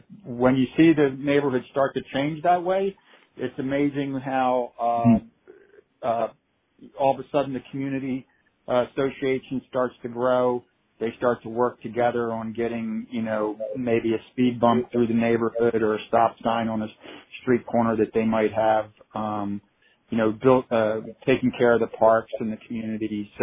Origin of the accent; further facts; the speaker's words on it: Maryland, United States; I grew up in so my parents were born in Dundalk, the Canton area, and we grew up in the Anne Arundel County area